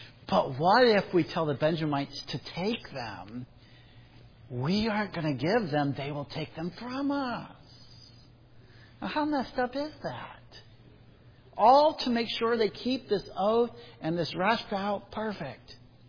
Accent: Indiana, United States; You know, I'm from Midwest Indiana, and our community has over 12,000 Amish. It's the third largest Amish settlement in the U.S. And I grew up next door to Amish.

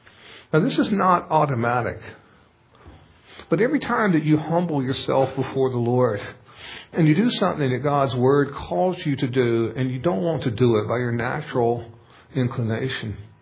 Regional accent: North Carolina, United States; I come from North Carolina, I've got no class or culture whatsoever.

